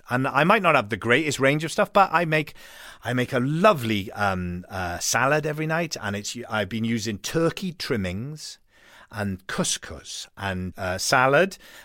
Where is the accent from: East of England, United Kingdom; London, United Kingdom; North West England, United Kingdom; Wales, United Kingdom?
Wales, United Kingdom; It's like when I was growing up in Wales.